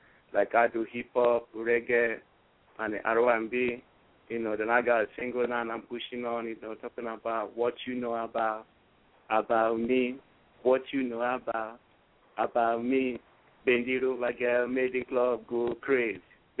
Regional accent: Nigeria; English is a second language; when I grew up from in Nigeria, I grew up from with the Afro hip hop.

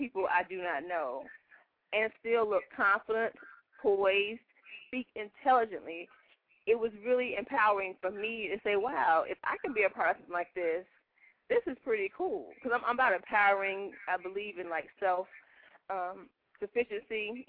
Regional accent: Macon, Georgia, United States; I'm from Macon, Georgia.

